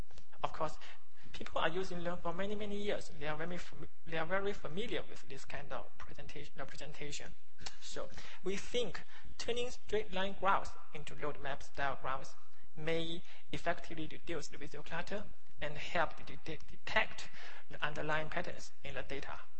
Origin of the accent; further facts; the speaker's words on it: Hong Kong; I'm from Hong Kong.